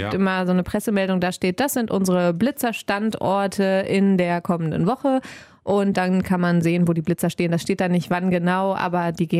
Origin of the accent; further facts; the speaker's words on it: Mettmann, North Rhine-Westphalia, Germany; now in Wuppertal, Germany; Ich bin in Mettmann aufgewachsen.